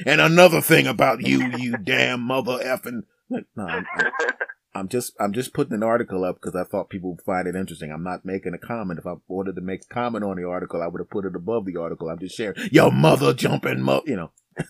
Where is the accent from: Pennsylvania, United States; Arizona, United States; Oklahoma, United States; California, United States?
Pennsylvania, United States; Philadelphia; from down a few miles away from here in Philadelphia. They have my hometown cheesesteaks and cream cheese and all the hoagies and all that kind of stuff.